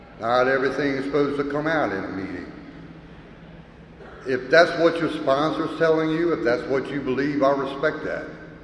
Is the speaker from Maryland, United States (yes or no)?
yes; Maryland, United States; So here goes … I grew up in Southern Maryland on a farm. I was born in 1957.